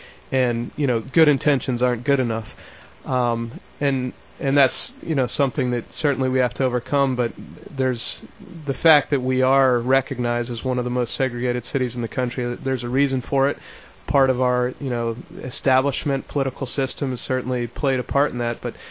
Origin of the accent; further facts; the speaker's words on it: Florida, United States; I grew up in the Indian Beach neighborhood, which is literally right across the trail from Martin Luther King Way